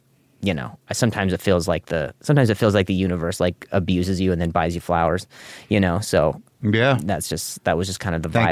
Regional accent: Indianapolis, Indiana, United States; I grew up in Indianapolis.

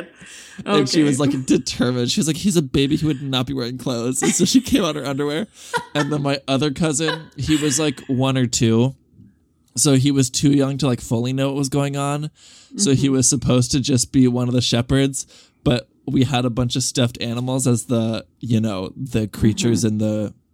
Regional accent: Arizona, United States; And I grew up in Arizona, like a very red state.

